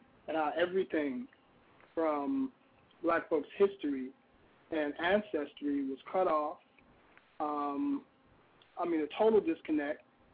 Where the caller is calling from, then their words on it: West Palm Beach, Florida, United States; Hey, Janice … West Palm